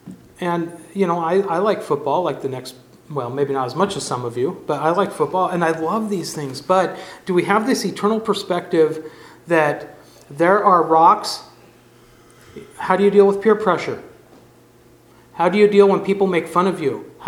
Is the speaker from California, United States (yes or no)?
yes; California, United States; As new to me, I'm from California.